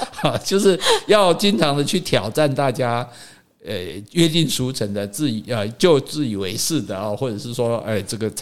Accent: Taiwan; 因为我们都是台湾人嘛

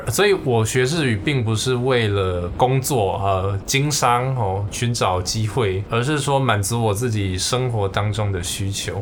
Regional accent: Taiwan; 比如说我从小在台湾呢，就是我从小就接触到那个日文的电玩游戏

